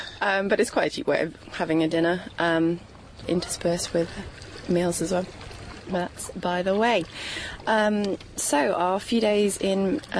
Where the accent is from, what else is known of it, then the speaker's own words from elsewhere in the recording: England, United Kingdom; Yeah, we're very English. Everyone else on the beach is ridiculously bronze, and here us come along with a English rose skin.